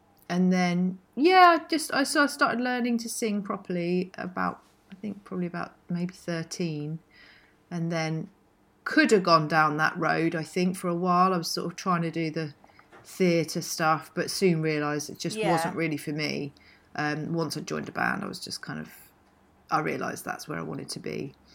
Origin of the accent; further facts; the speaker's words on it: East Grinstead, South East England, United Kingdom; also born or lived in Cambridge; now in London, United Kingdom; I was born in Cambridge and then moved to, so I was in Cambridge and we moved to further down south to East Grinstead.